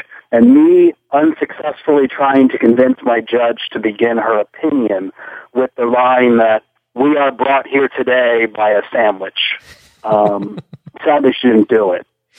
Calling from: New Jersey, United States; Hi, Brian. … from New Jersey.

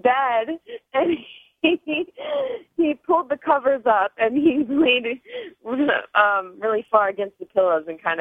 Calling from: Vancouver, Washington, United States; I'm calling from Washington.

